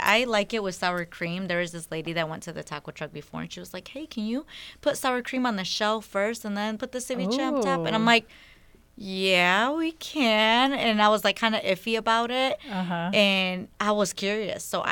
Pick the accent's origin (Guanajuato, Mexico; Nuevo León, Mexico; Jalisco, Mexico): Guanajuato, Mexico; San Jose de Otates; We're from Guanajuato, Otates.